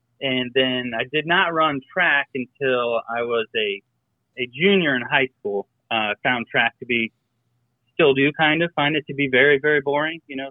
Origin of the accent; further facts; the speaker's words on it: Ohio, United States; now in Virginia, United States; but where I was born and raised in Ohio, in junior high, it was seventh and eighth grade.